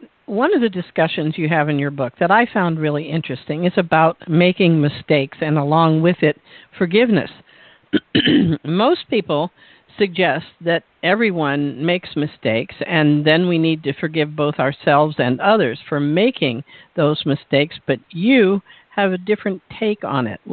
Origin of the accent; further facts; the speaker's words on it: Deep South, United States; because I grew up in the Deep South, and I usually go, bye.